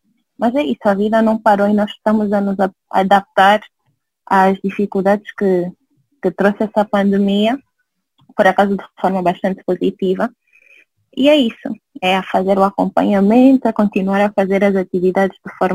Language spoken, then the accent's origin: Portuguese; Angola; moved away; se nós formos deixando o legado enquanto angolanos que estão fora